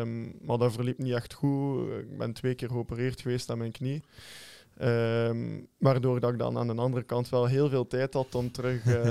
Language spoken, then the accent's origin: Dutch; Oostakker, Flemish Region, Belgium; Ik ben van Oostakker, Destelbergen, dus dat is quasi nabij voor naar de match te kunnen gaan kijken.